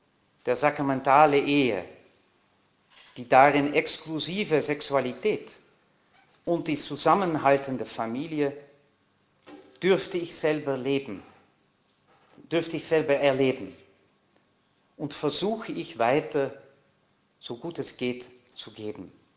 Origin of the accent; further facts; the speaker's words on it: Netherlands; vergessen Sie nicht, ich bin Niederländer, ich bin aufgewachsen in den Niederlanden